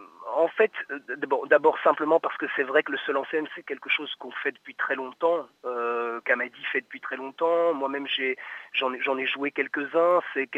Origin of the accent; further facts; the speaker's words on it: Belgium; nous sommes issus de l'immigration, mais depuis trois générations maintenant, donc nous sommes belges, nous vivons ici